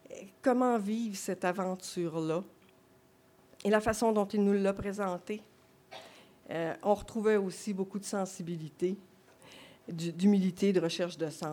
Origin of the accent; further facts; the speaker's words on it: Quebec, Canada; accent: Quebec French; peut-être avec mon accent québécois, que vous ne prenez pas toute l'atmosphère